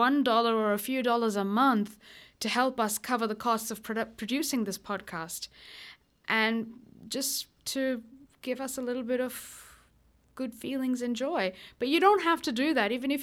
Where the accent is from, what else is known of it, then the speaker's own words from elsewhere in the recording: India; accent: Indian; my Indian accent, which suddenly emerges when I'm talking to Indian people. And I think that a lot of my immigrant friends will understand this phenomenon. So anyway, I hope you enjoy my Indian accent.